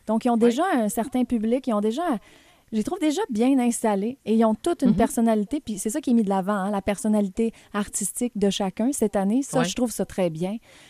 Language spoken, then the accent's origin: French; Quebec, Canada; moi j'ai ça dans le sang, je viens du Saguenay-Lac-Saint-Jean.